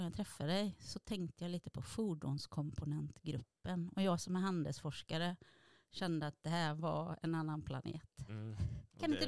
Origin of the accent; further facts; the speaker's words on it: West Coast, Sweden; som svensk på västkusten känner jag bara wow, vad kul